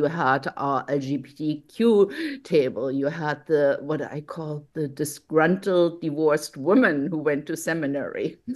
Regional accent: Berlin, Germany; accent: German; English is a second language; moved away as an adult; now in United States; Yeah, it's 100% German. So I grew up in West Berlin, came to the US in 1990

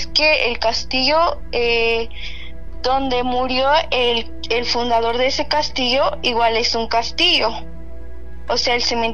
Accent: San Juan Chamula, Chiapas, Mexico; soy originaria de San Juan Chamula.

